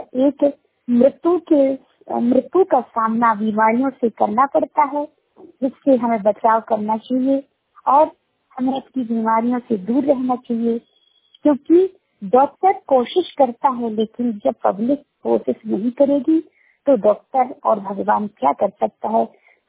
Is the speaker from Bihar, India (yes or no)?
no; Gwalior, Madhya Pradesh, India; मैं ग्वालियर की रहने वाली हूँ और जबलपुर के लिए मैं क्लियर कर रही हूँ।